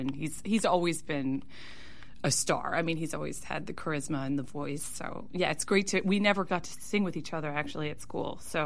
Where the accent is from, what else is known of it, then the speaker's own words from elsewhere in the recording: Anoka, Minnesota, United States; he saw that I was from Anoka in the program